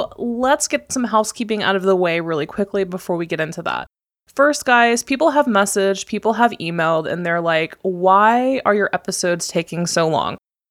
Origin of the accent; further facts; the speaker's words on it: Tennessee, United States; now in Portland, United States; I am from Tennessee. So we will be moving from Portland all the way over to Tennessee.